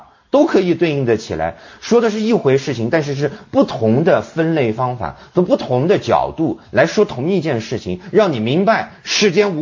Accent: Kunming, Yunnan, China; 我们昆明话说的就是一堆堆的这种非常粗略的认为

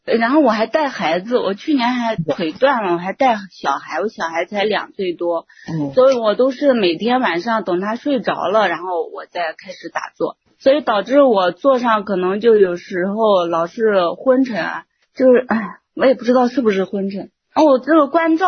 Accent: Xuzhou, Jiangsu, China; 我是徐州这边的

